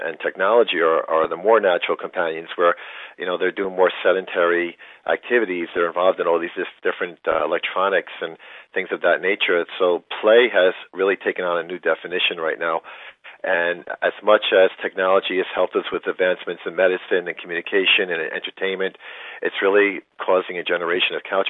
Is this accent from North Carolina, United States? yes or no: no; Fort Lee, New Jersey, United States; Well, growing up as a child, I grew up in Fort Lee, New Jersey, and I lived right over the George Washington Bridge, minutes away from New York City.